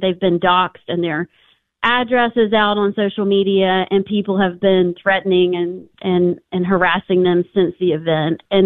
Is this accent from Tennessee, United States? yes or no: yes; Tennessee, United States; Although I grew up in East Tennessee, I feel like it could have happened there too.